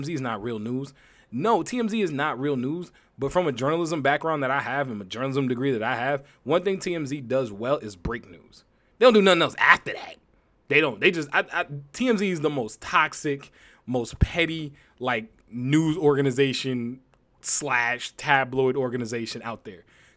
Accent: Connecticut, United States; I mean, I grew up in Connecticut. I live in Connecticut now.

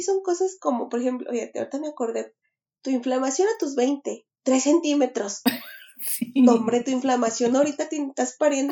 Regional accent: Mexico City, Mexico; yo como vengo de Ciudad de México

